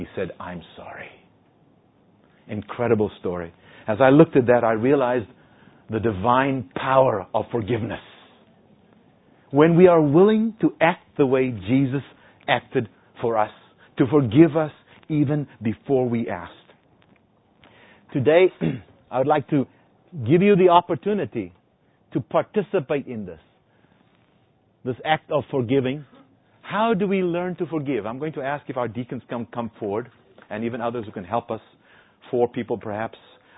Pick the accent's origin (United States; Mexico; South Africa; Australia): South Africa; Yeah, I'm from South Africa, so he was my president.